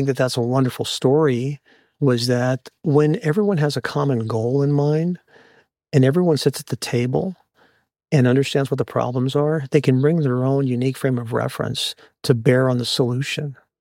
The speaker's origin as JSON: {"language": "English", "town": "El Paso", "region": "Texas", "country": "United States", "tie": "born or raised there", "also_born_or_lived": "California", "said": "And I grew up in El Paso, Texas, even though I was born in California."}